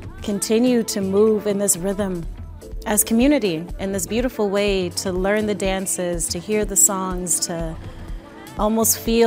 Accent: Hamilton, Ontario, Canada; Growing up in Hamilton, I often like to tell people that I was dancing from when I was in my mother's womb.

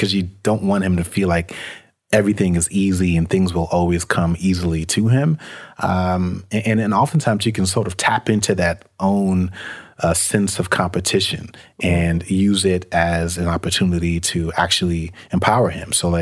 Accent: New York, United States; When I was playing basketball growing up in New York

